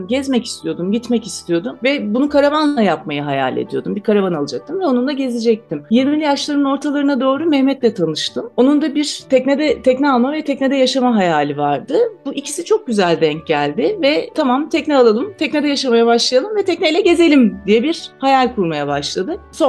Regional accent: Aydın, Turkey; 1977 yılında Aydın'da doğdum. Çocukluğum Aydın'da geçti. 8 yaşındayken Aydın'a bağlı bir köye taşındık. 4 yıl orada kaldık.

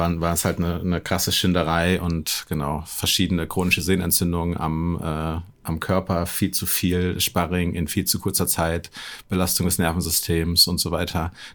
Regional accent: Hesse, Germany; ich komme ursprünglich aus Hessen.

